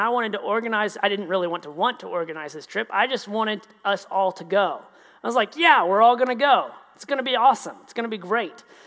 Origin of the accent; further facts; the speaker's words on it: Kansas City, Missouri, United States; born there; Now, I was born in Kansas City